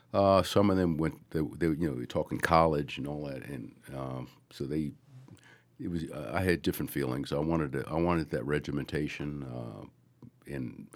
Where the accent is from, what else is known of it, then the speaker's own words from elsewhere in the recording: New York City, New York, United States; born there; I was born in Manhattan, New York, which is one of the five boroughs, in a section, believe it or not, was called Hell's Kitchen.